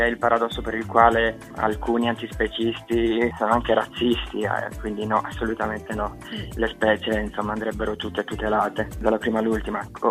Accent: Canosa di Puglia, Apulia, Italy; born there; Sono un ragazzo di 26 anni, sono nato a Canosa di Puglia e studio medicina e chirurgia all'Università di Ferrara.

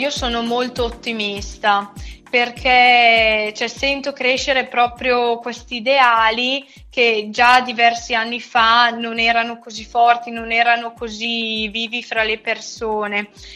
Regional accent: Soresina, Lombardy, Italy; now in Milan, Italy; ho 22 anni. Sono di Soresina, però attualmente vivo e lavoro a Milano.

